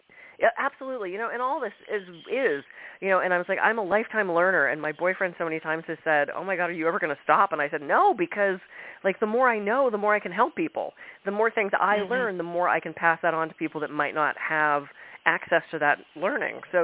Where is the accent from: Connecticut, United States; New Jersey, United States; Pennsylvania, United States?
Pennsylvania, United States; Pittsburgh; I grew up in Pittsburgh, and we were doing a summer production, children's theater